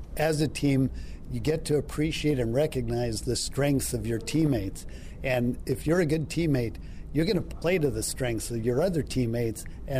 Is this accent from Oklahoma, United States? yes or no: no; Minnesota, United States; Ironically, I grew up in the great state of hockey in Minnesota. My hometown is the U.S. Hockey Hall of Fame, but I've been a sports fan forever.